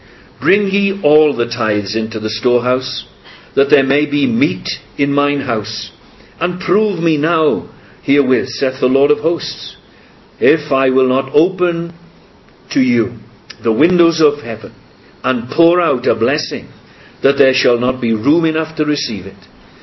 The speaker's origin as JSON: {"language": "English", "region": "Wales", "country": "United Kingdom", "said": "I come from Wales, and Wales is a land of song."}